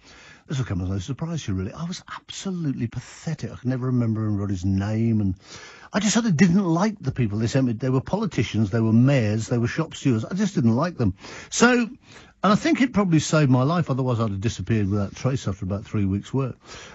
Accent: South of England, United Kingdom; now in Birmingham, United Kingdom; I'm not actually a Brummie at all. I'm a Southerner, but I'm a sort of honorary Brummie. I spent so many years up here

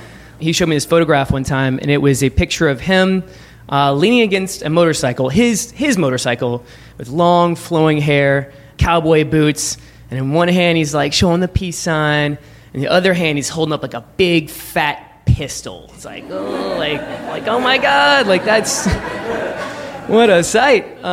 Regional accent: Baton Rouge, Louisiana, United States; I grew up in Baton Rouge, Louisiana, and this story is about my dad, who grew up in rural Mississippi.

